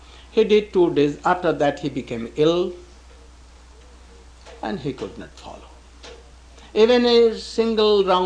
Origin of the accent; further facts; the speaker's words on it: India; English is a second language; I came from India.